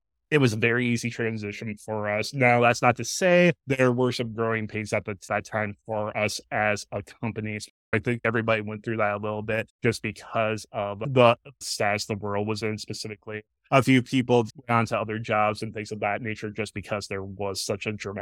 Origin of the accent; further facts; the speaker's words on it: Michigan, United States; Michigan, for me, it's my home state. It's where I grew up.